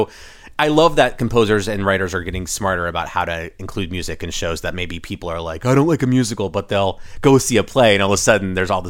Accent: Ireland; I'm from Ireland, and my 40th birthday I spent in Ireland, and I was in Galway

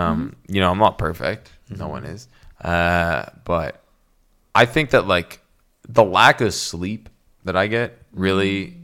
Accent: Canada; I'm Canadian.

